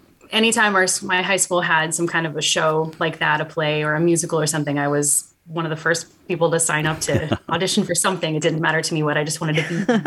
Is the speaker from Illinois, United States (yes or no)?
yes; Illinois, United States; now in Indiana, United States; Well, I'm originally not from Indiana. I grew up in central Illinois, so kind of around the Champaign-Urbana area.